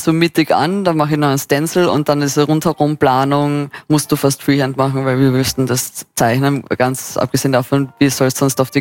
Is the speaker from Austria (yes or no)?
yes; Carinthia, Austria; now in Vienna, Austria; Nein, ich bin eigentlich aus Kärnten, also so südlich von Österreich. Ich bin dann nach Wien gekommen vor ca. 6 Jahren.